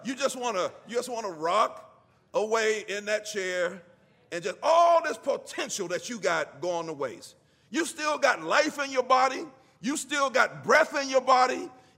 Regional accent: Braddock, Pennsylvania, United States; God looked at … saw a knucklehead growing up in Braddock, not concerned about the things of God, only concerned about himself.

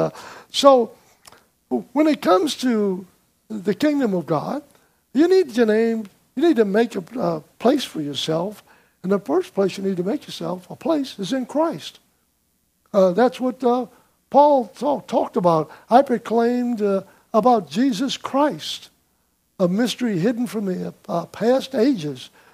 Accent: Slidell, Louisiana, United States; I've constantly reminded myself that I'm from Slidell. This is home for me. I don't want to be any other place on the planet.

